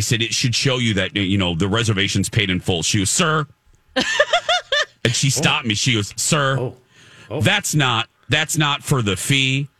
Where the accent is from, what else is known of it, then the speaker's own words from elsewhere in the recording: Michigan City, Indiana, United States; he had never been to my hometown, which is Michigan City, Indiana, right there on Lake Michigan near Chicago.